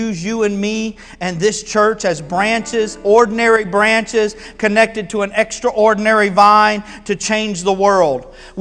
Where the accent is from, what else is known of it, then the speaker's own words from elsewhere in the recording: Panama City, Florida, United States; One of the last major revivals in North America happened near my hometown, and I'm from Panama City. It happened in Pensacola.